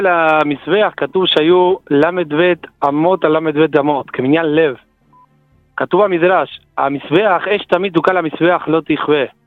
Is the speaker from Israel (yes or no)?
no; Argentina; ארגנטינה.